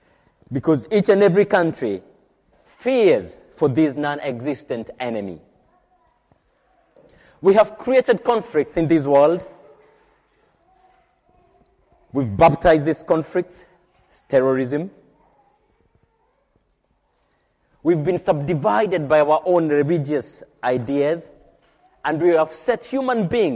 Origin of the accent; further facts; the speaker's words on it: Kenya; English is a second language; moved away; I was growing back in Africa, in my home country, Kenya, and being the third born in my family